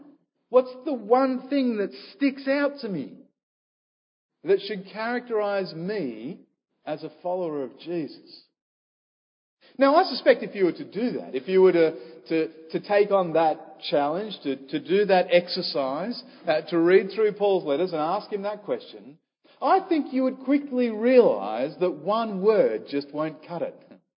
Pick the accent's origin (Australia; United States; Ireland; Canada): Australia; now in South Africa; I am an Australian, confession time. I'm an Australian who lives and works in South Africa and who is preaching in the UK.